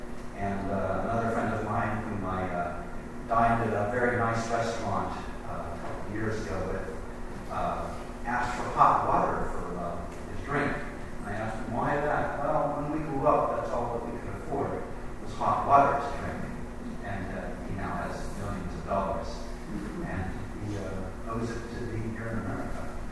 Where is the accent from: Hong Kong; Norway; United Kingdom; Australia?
Norway; now in United States; My family came here in the 60s, and we came came from Norway, which was a little bit poor at the time.